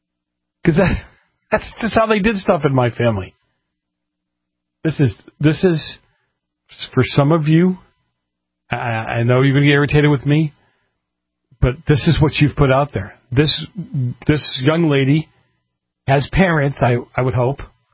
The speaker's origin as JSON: {"language": "English", "region": "East Coast", "country": "United States", "tie": "born or raised there", "said": "I grew up on the East Coast, and the minute the streetlights came on, you were supposed to be in the house."}